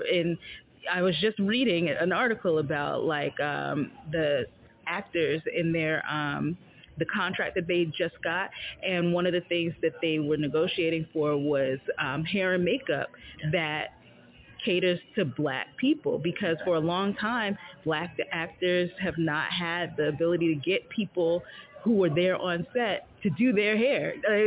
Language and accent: English; New York City, New York, United States; now in Weehawken, United States